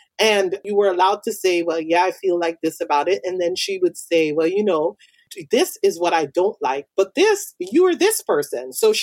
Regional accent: Guyana; and so growing up in Guyana, there was no such things as nursing homes. So our elderly folks lived with us until they died.

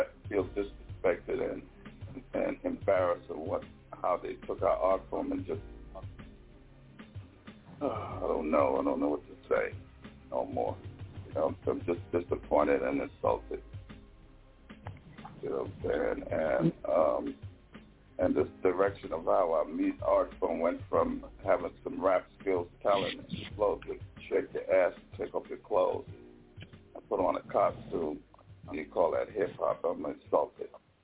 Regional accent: Brooklyn, New York, United States; I come from Brooklyn, New York, the mecca of hip-hop when hip-hop started.

